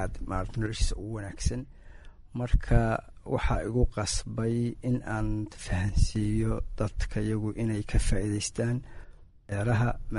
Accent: Golol, Mudug, Somalia; born there; anigu horta mudug baan ku dhashay. qaasatan waxaan ku dhashay meel la yiraahdo Golol afbar waa qotoolada la yiraahdo ayaan ku dhashay

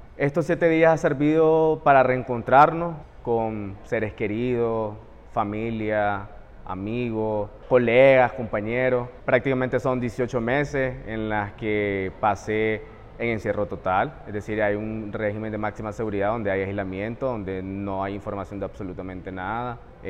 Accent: Nicaragua; en lo personal pienso que no la perdemos porque nosotros seguimos siendo nicaragüenses.

